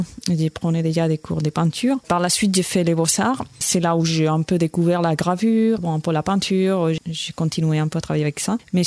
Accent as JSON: {"language": "French", "country": "Spain", "said": "Bon, moi, je suis espagnole"}